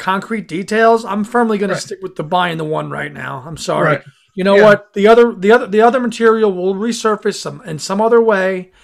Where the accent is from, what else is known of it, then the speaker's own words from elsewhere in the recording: New Jersey, United States; You know I'm from New Jersey.